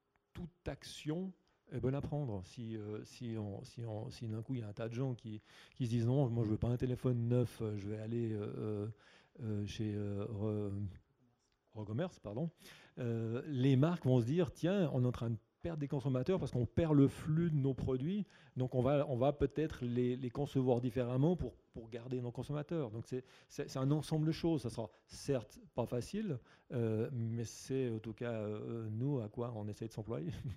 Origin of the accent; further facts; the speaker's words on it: Lausanne, Vaud, Switzerland; moi je viens de Lausanne, en quelques années, il y a 5, 6, 7 magasins sans emballage.